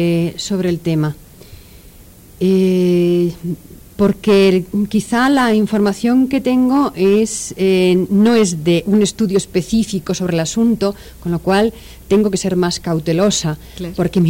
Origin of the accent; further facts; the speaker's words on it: Spain; Digo mostramos porque yo soy española